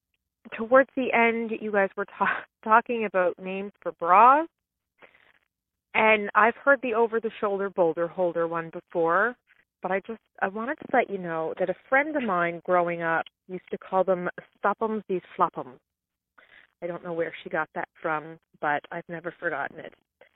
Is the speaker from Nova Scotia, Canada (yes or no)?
yes; Halifax, Nova Scotia, Canada; from Halifax.